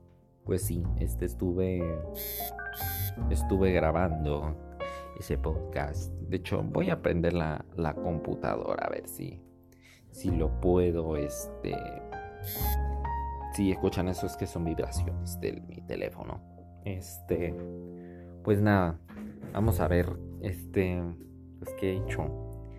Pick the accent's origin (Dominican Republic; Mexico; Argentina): Mexico; Para los que no saben, pues soy de México